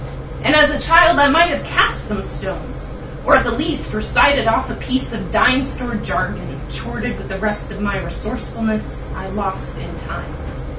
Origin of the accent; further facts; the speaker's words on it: North Carolina, United States; So even though I'm from North Carolina, this is a sestina that was written in Ireland